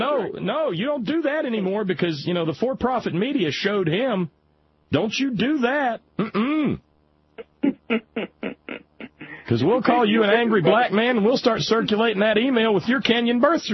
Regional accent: the South, United States; growing up in the South as I did, you know, I didn't go to segregated high schools or anything.

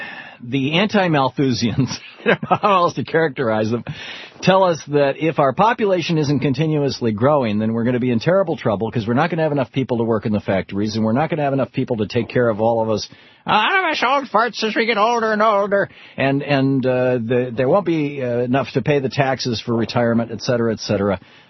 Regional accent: Michigan, United States; the Rust Belt, for example, where I grew up in the Midwest in Michigan, has a completely different culture from California

